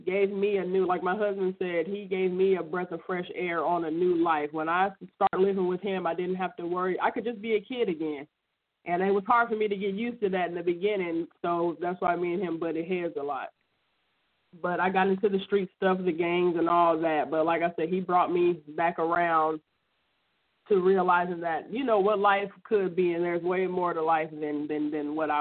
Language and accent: English; Compton, California, United States; Like my husband said, I'm from Compton, California. And yes, everything you heard about is true.